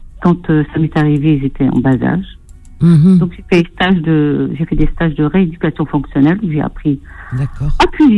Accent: Algeria; je suis algérienne.

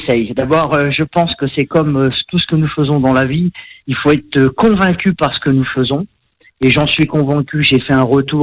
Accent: Pays de la Loire, France; parce que vous savez que je suis de la Vendée, donc à Cholet c'est à côté

